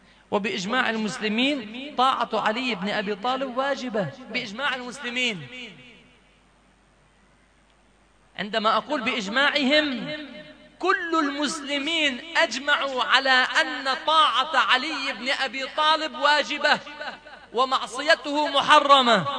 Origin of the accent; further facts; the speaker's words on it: Lebanon; خير إن شاء الله، شنو اللي حصل في جنوب لبنان؟ وأنا لبناني وأعرف ماذا حصل.